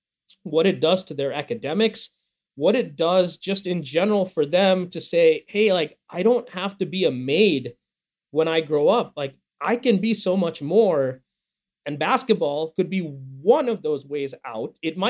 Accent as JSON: {"language": "English", "country": "India", "tie": "born or raised there", "said": "when growing up in India"}